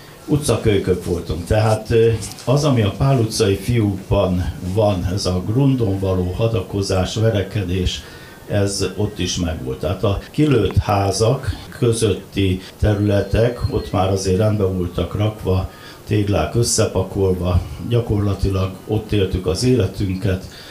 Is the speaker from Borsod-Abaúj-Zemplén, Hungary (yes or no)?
no; Budapest, Hungary; Gyakorlatilag a 60-as évek Budapestje egy nagyon háború utáni, nagyon kibontakozó világ volt. Mi ilyen klótgatyás kulcsos gyerekként nőttünk föl, tehát lógott a nyakunkba a lakáskulcs